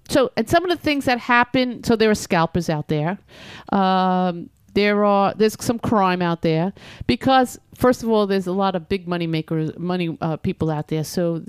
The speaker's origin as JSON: {"language": "English", "region": "New York", "country": "United States", "said": "I hope the Giants win. I'm a New Yorker."}